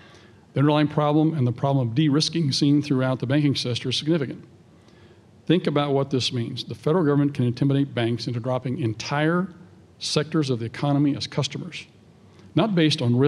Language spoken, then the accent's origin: English; Missouri, United States; In my home state of Missouri, there are 44 banks at the end of 2015